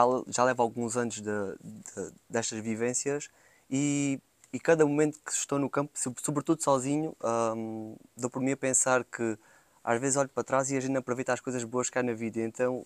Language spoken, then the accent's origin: Portuguese; Moura, Alentejo, Portugal; sou natural de Moura, tenho 26 anos e sou agricultor.